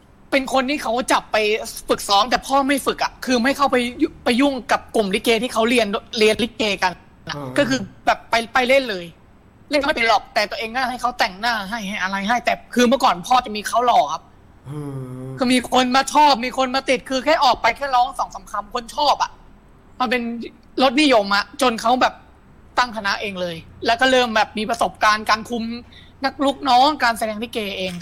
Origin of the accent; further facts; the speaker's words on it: Chai Nat, Thailand; also born or lived in Bangkok; แต่เกิดผมเกิดกรุงเทพสร้างเกิดกรุงเทพครับแล้วก็ครอบครัวคือพ่อเป็นคนราชบุรีครับแล้วก็มาทำธุรกิจแล้วก็คุณยายมาอยู่ที่ชัยนาทก็เลยเรียนหนังสือที่ชัยนาทมายาวเลยครับก็เป็นคนที่ชัย